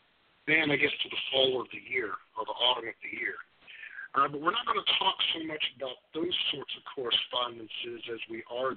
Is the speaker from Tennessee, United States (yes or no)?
yes; Tennessee, United States; Those of you that know me very well know that I'm from Tennessee and an alumnus of the University of Tennessee.